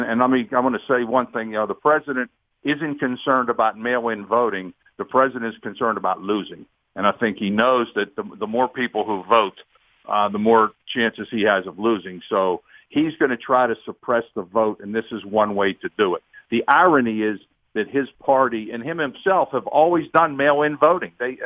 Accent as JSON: {"language": "English", "country": "United States", "said": "I think as an American, I feel very proud that we have a woman of color who's on a major ticket"}